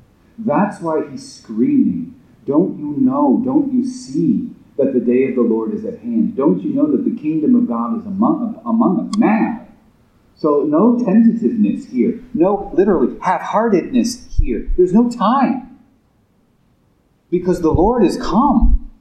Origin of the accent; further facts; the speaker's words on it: California, United States; You may remember I'm from California natively, and we have a lot of fruits and nuts in California.